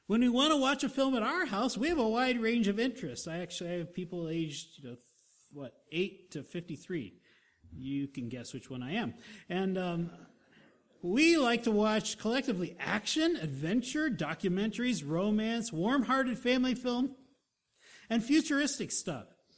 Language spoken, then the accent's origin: English; Germany; now in Pueblo, United States; When I came to Pueblo, Colorado, we came from Germany.